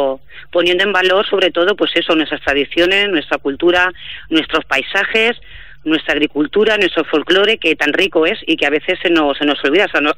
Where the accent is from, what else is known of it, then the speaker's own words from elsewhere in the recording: Castilla-La Mancha, Spain; es un carácter que nos marca a la tierra de donde somos, de La Mancha, claro.